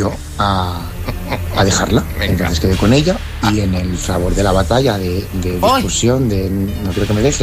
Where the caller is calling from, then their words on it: Valencia, Valencian Community, Spain; de Valencia.